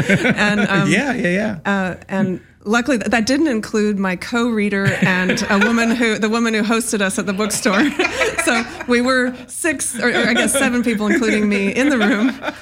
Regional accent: Spokane, Washington, United States; born there; Well, I was born in Spokane, but that's very close to Coeur d'Alene.

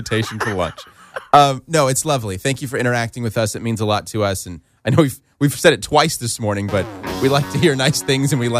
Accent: Tucson, Arizona, United States; they're from Tucson, Arizona, my hometown.

